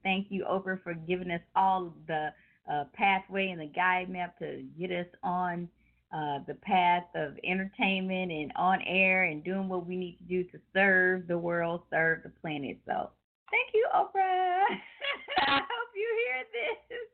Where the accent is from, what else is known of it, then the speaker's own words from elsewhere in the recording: Memphis, Tennessee, United States; And also thanks for Tri-State Defender for from my hometown, Memphis, of definitely putting us on the map there